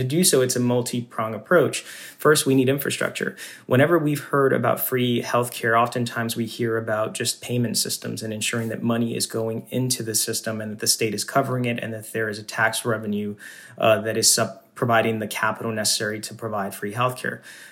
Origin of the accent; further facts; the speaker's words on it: Central Falls, Rhode Island, United States; growing up in Central Falls, experiencing economic hardship, going through the public school system